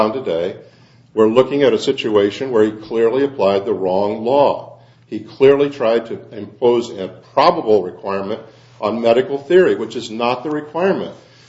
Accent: Iowa, United States; what I, growing up in Iowa, used to refer to as a case on all fours.

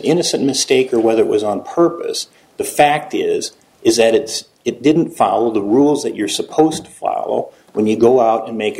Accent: St. Louis, Missouri, United States; Well, I'm from St. Louis. That's true. I am from St. Louis, and that's where we filed the lawsuit.

